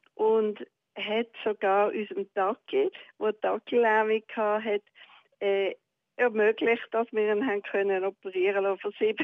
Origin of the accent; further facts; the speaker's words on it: England, United Kingdom; Es ist ja so, ich bin auch in England aufgewachsen